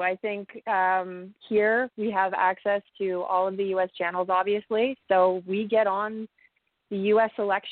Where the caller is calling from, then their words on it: Toronto, Ontario, Canada; I'm calling from Toronto, actually.